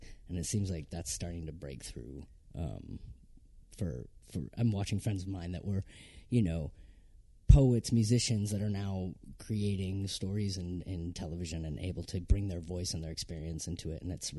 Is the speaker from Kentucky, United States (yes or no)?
no; Vermont, United States; also born or lived in San Francisco, United States; I grew up in Vermont, working class, whatever, but I worked at, like, an art house theater for a while